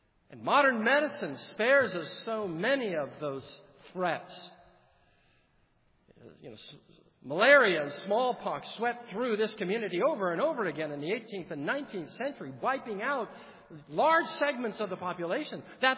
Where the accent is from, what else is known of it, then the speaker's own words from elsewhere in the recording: California, United States; I grew up in California. We felt earthquakes all the time.